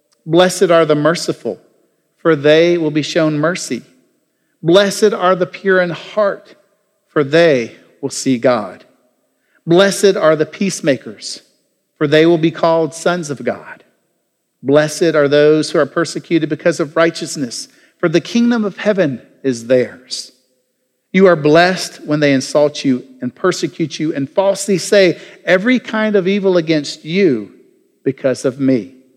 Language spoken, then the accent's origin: English; Jackson, Tennessee, United States; moved away as an adult; Well, I grew up in Jackson, Tennessee. I was kind of a southern boy. My parents were from Ohio, so in many ways, I kind of felt like I was on the outside looking in, but I learned a lot of the southernisms that was going on.